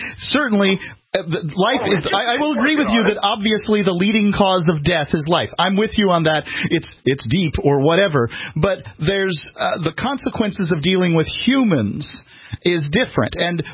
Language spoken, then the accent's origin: English; Florida, United States; You can tell I'm from Florida.